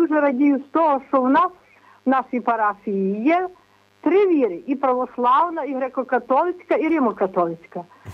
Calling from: Lviv Oblast, Ukraine; Львівська область … Я, мені 52 роки, і я дуже тішуся і дуже радію з того, що в нас, в нашій парафії, є три віри – і православна, і греко-католицька

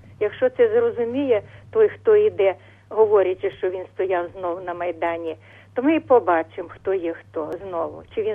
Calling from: Kyiv, Ukraine

